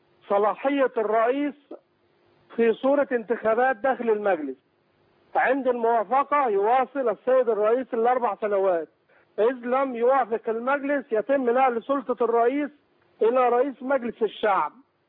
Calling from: Kafr El Sheikh, Kafr El Sheikh Governorate, Egypt; من كفر الشيخ.

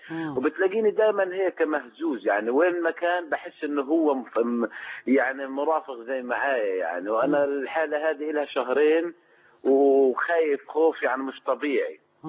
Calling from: Gaza, Gaza Strip, Palestine; أنا من غزة من فلسطين.

